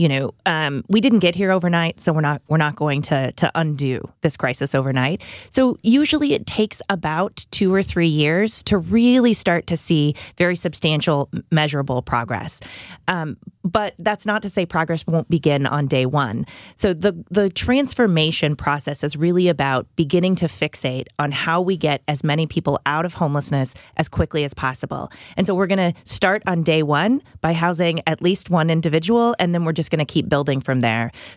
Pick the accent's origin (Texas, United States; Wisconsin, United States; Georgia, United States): Texas, United States; Houston; Yeah, so I hail from Houston